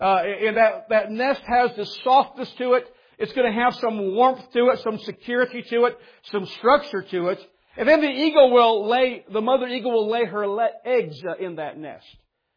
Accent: Ohio, United States; I grew up in Ohio, and the only time you saw an eagle was on paper or in a book.

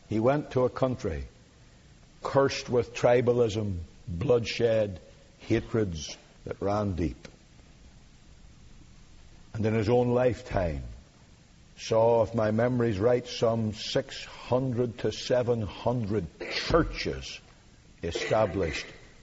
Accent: Ireland

